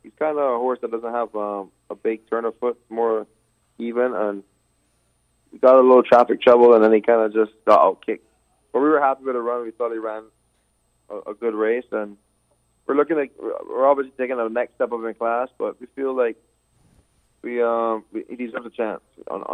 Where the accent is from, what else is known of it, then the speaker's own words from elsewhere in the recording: Barbados; Well, I was born in Barbados and grew up there in Barbados.